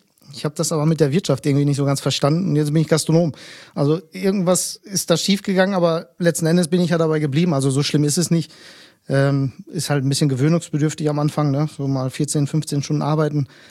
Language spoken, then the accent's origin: German; Bielefeld, North Rhine-Westphalia, Germany; born there; Ich bin gebürtiger Bielefelder, stamme allerdings, beziehungsweise meine Eltern stammen aus Griechenland und bin Gastronom. Das Alter habe ich jetzt bewusst überquatscht. Nein, ich bin 43